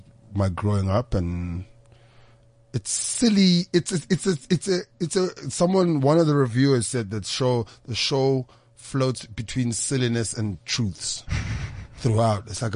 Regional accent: Cape Town, Western Cape, South Africa; I grew up in Cape Town.

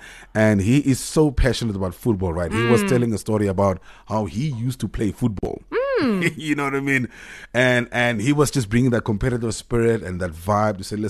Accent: Walvis Bay, Erongo, Namibia; I'm actually from Walvis Bay.

